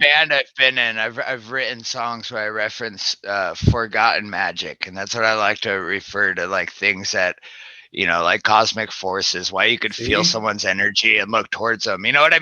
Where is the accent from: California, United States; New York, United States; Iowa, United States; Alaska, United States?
Alaska, United States; now in Seattle, United States; Like I'm from Alaska. So I've always like, mentally associated better with like people from Philly than Seattle, you know what I mean?